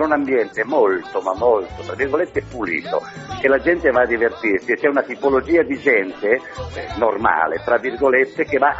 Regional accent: Turin, Piedmont, Italy; born there; Sono trapiantato, sì, io sono nato a Torino, però ho girato un pochettino l'Italia, il mondo e tutto, e adesso sono 15 anni ufficialmente che sono qui, in questo ambiente latino

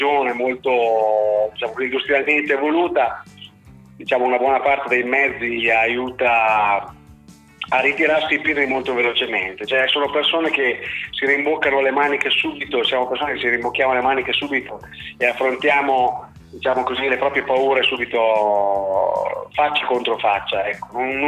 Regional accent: Emilia-Romagna, Italy; sono emiliano ma sono anche, diciamo così, mezzo francese, mia madre è francese, di conseguenza mi considero un po' cittadino del mondo

